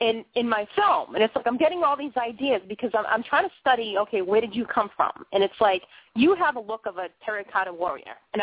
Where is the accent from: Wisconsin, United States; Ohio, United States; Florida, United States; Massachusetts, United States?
Massachusetts, United States; Boston; I'm white, right? You know, I was born here in America. I'm white from Boston. My background's Italian and Irish.